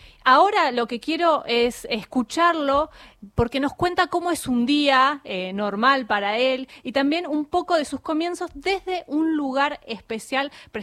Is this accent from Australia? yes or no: no; Argentina; Podemos decir que estamos ahí entre los mejores, para variar, como argentinos.